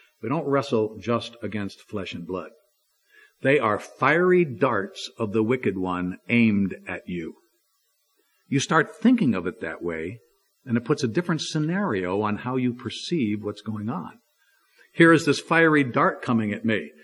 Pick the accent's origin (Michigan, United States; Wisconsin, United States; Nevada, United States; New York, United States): New York, United States; also born or lived in Dallas, Texas; You know, I grew up in New York, and I drove in New York. I drove taxi cab, yellow cab in Dallas, Texas for a lot of years.